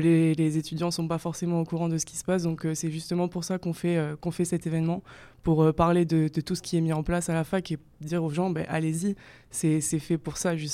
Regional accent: Nouvelle-Aquitaine, France; donc je viens du Blayais, je suis là depuis le début d'année

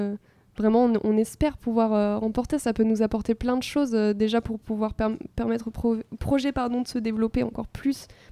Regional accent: Toulon, Provence-Alpes-Côte d'Azur, France; now in Limoges, France; Moi, je viens vers Toulon, vers Marseille, je ne sais pas si vous voyez.

